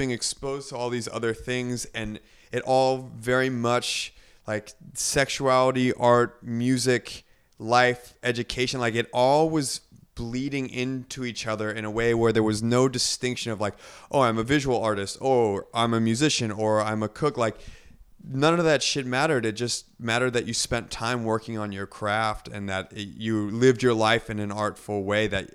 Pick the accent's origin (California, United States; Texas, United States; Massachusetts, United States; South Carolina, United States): California, United States; Los Angeles; We came from Los Angeles, you know, that's our home.